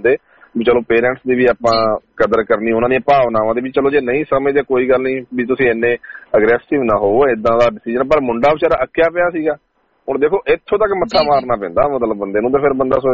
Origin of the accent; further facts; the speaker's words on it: Haryana, India; ਅਸੀਂ ਹਰਿਆਣੇ ਤੋਂ ਆ, ਮੇਰਾ ਪਿੰਡ ਹਰਿਆਣੇ ਚ ਹੈ ਤੇ ਰਿਸ਼ਤੇਦਾਰੀ ਜਿੱਦਾਂ ਪੰਜਾਬ ਚ ਹੈ